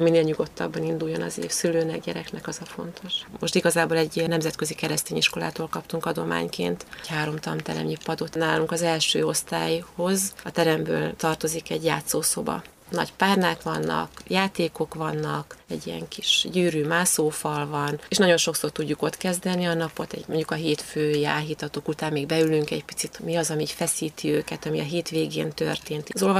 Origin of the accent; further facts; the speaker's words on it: Kisújszállás, Jász-Nagykun-Szolnok, Hungary; born there; now in Budapest, Hungary; én Kisújszálláson születtem, és a nagymamám testvére volt a kisújszállási lelkész, és így igazából, amikor férjhez mentem és Pestre kerültem, Budapestre kerültem